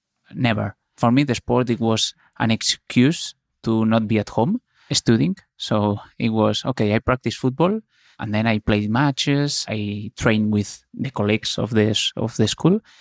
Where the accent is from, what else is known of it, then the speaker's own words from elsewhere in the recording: Barcelona, Catalonia, Spain; So I'm from Barcelona. My team is Football Club Barcelona.